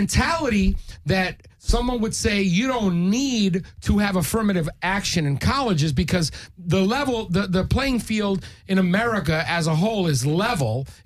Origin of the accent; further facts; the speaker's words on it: New York, United States; I grew up in Spanish Harlem. You want to know how much fucking opportunity there are for the blacks and Latinos in there?